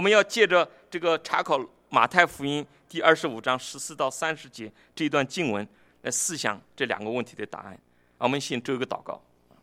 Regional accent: China; 我们中国人常说受人之托忠人之事

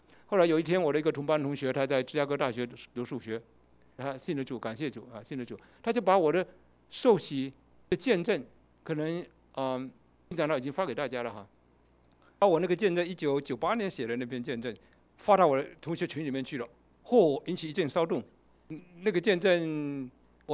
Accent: Fujian, China; 我们福建那边有许多人老乡那边去美国

